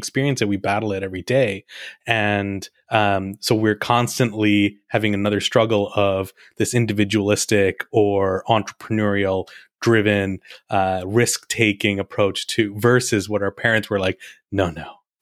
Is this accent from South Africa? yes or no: no; Canada; now in United States; so actually I'm Canadian as well, but I live in the US now. So I'm born and raised in Canada, but being someone from North America, but having parents who are immigrants from South Asia